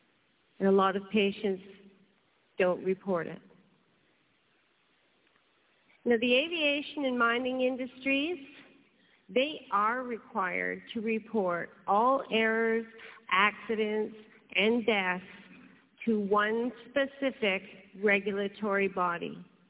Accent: Ontario, Canada; I grew up just outside of Toronto

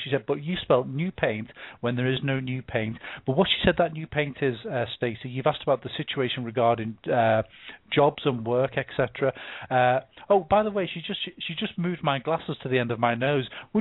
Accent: England, United Kingdom; now, you have to forgive me, I'm English

